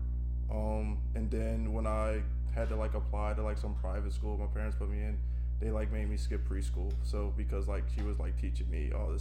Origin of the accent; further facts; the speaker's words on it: Philadelphia, Pennsylvania, United States; I'm from West Philly.